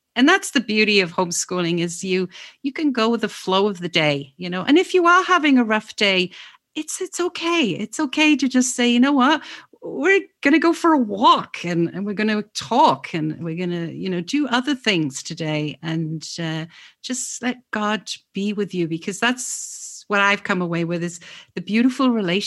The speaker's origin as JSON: {"language": "English", "region": "England", "country": "United Kingdom", "said": "So the thing is, I'm actually from England."}